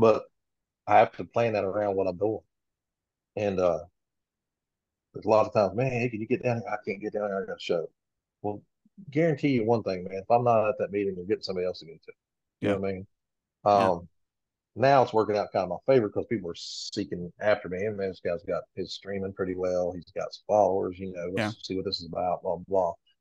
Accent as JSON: {"language": "English", "region": "West Virginia", "country": "United States", "said": "I'm Texas. I'm not. I'm from West Virginia, live in North Carolina."}